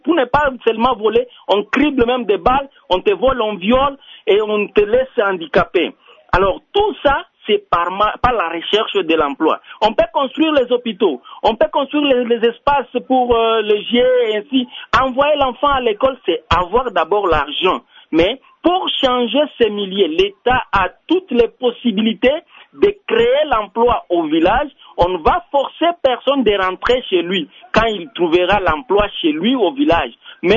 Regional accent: Kayeye, Haut-Lomami, DR Congo; now in Fungurume, Congo (DRC); J'ai quitté les Olomami, territoire de Bukama, village Kayeye.

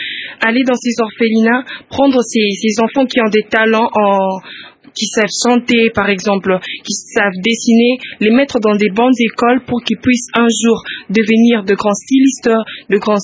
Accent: DR Congo; je suis ambassadrice de la RDC.

